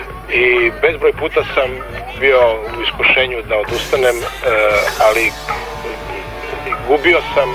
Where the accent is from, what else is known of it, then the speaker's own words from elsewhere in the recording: Belgrade, Serbia; born there; ja sam od onih koji, mada sam rođen u Beogradu, pristalica sam uzrečice iz okoline Vranja